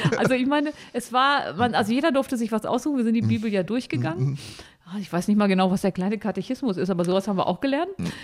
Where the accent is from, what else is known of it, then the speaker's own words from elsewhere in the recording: Harz, Germany; Hallo, ich komme aus dem Harz.